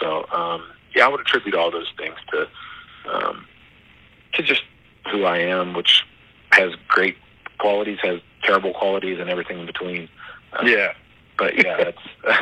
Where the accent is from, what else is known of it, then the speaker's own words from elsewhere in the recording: Parkersburg, West Virginia, United States; also born or lived in Fairmont; I was born in Fairmont, West Virginia, and my mom and dad were together at that point. But then, I don't know what the time frame is. My dad moved to Florida pretty soon after I was born, and then my mom moved to Parkersburg, which I moved in with my grandma.